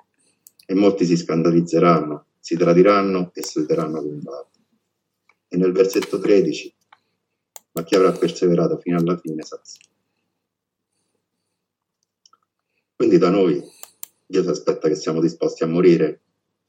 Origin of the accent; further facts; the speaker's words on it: Rome, Lazio, Italy; Io, come ho già detto, sono di Roma